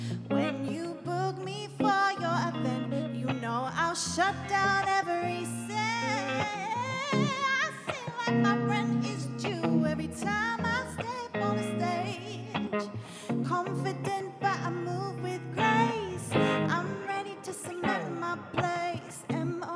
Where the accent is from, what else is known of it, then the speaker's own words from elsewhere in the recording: Leicester, East Midlands, United Kingdom; now in London, United Kingdom; I'm from Leicester, but I live in London. Been here a while, I consider me a Londoner. Small town girl